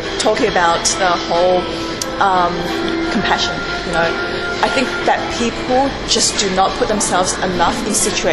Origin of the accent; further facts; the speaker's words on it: Shanghai, China; So Shanghai is my hometown.